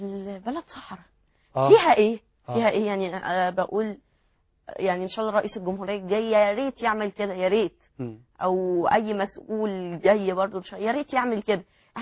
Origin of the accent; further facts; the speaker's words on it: Egypt; احنا عندنا في مصر